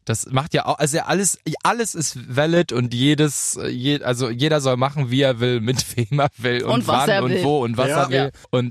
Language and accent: German; Paderborn, North Rhine-Westphalia, Germany; Also ich komme ja aus Paderborn, ja, erzkonservativ. Ich liebe Paderborn. Ich komme auch gerne immer wieder zurück.